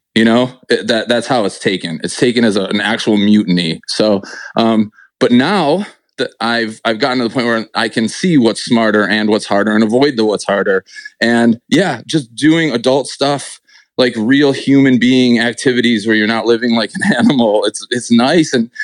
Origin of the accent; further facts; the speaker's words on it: Buffalo, New York, United States; This was always just a flyover zone for me growing up in Buffalo.